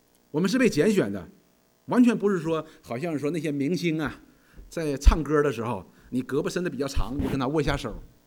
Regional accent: China; 我们中国人觉得说，哎，我是个中国人，我很自豪，我是中国人，我们有5000年的历史，灿烂的文化。

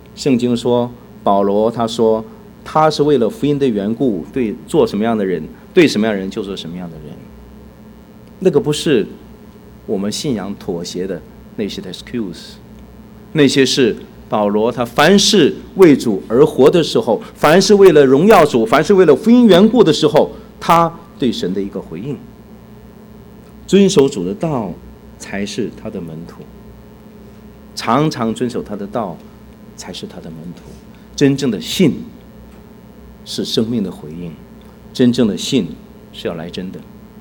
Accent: China; 你看我原来是信佛的，我是中国人，我现在信了耶稣

